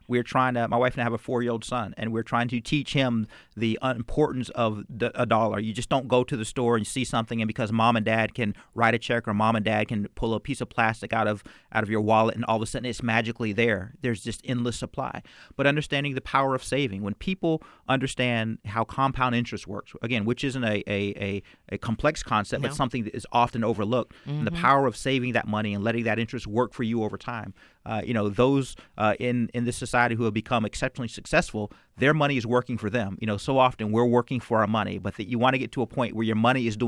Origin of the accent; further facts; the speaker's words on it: Youngstown, Ohio, United States; my hometown, Youngstown, Ohio